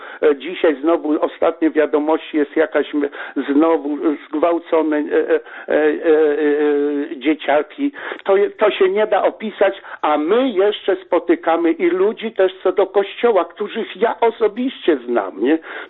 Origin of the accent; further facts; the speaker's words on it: Pomeranian Voivodeship, Poland; now in Germany; przyjechali tak jak my z Kaszub